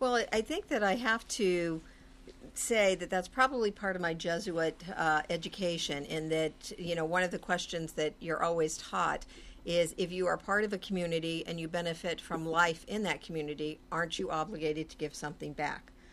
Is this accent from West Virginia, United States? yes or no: no; Maryville, Missouri, United States; also born or lived in Des Moines, Iowa; I was actually born in Des Moines, Iowa. My parents moved just a few hours to the Maryville, Missouri area, where my father retired from Northwest Missouri State University.